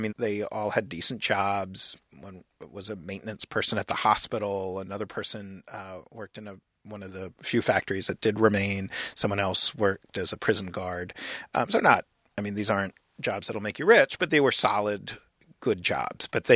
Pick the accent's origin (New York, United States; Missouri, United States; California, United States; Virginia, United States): New York, United States; New York City; I grew up in New York City in the 1970s, which was about the most iconic distressed city before, I guess, Detroit in the modern era, a city that was fundamentally broken.